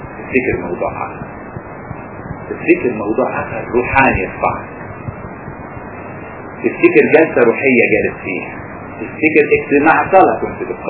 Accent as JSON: {"language": "Arabic", "town": "Asyut", "region": "Asyut Governorate", "country": "Egypt", "said": "دول الوعاظ بتوعنا كانوا في اسيوط"}